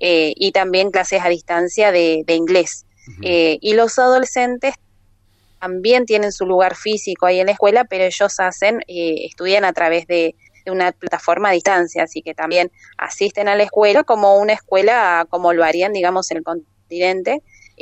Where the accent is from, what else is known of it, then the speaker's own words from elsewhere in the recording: San Miguel de Tucumán, Tucumán, Argentina; now in Bahía Blanca, Argentina; Yo soy de San Miguel de Tucumán, así que, pero ya me fui hace muchos años de ahí, ahora vivo en Bahía Blanca